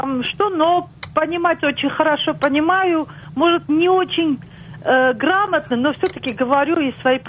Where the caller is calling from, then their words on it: Zevenbergen, North Brabant, Netherlands; Город, наверное, мало знаком, это рядом с с Роттердамом, маленький город, называется Зейвенбергхен.